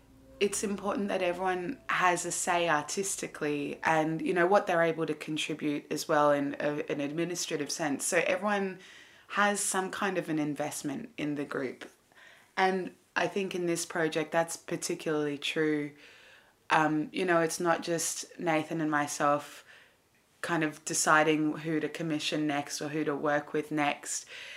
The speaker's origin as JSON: {"language": "English", "country": "Australia", "moved": "yes", "lives_now": "County Kildare, Ireland", "said": "I'm an Australian flute player living in Ireland, and I currently live in County Kildare."}